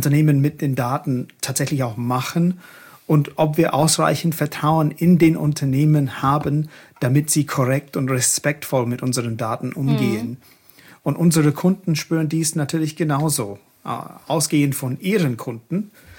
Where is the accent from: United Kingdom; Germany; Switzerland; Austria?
United Kingdom; England; German is a second language; Ihr hört es vielleicht, ich bin Engländer.